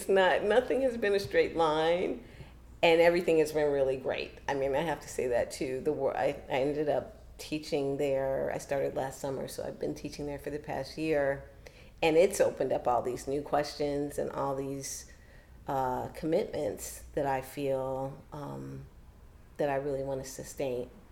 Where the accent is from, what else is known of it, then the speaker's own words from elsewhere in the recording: Chicago, Illinois, United States; But it came out of growing up in Chicago, living so close and yet so far away, you know, from Robert Taylor and Stateway Gardens in particular